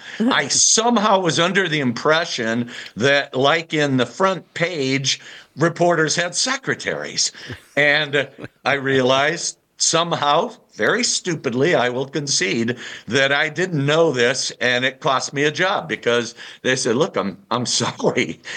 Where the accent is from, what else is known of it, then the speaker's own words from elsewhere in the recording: Hammond, Indiana, United States; I was born in Gary, raised in the Hessville neighborhood of Hammond. I went to Morton High School.